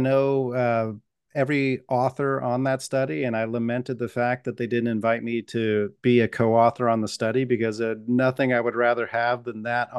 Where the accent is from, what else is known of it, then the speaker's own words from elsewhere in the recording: New York, United States; I'm in New Yorker, not YouTube